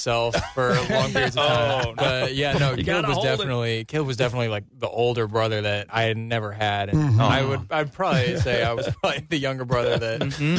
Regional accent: New York, United States; So I grew up in upstate New York

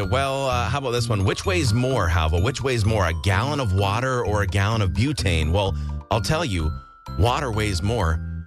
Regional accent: Wisconsin, United States; So, yeah, we're from the Midwest and from Wisconsin.

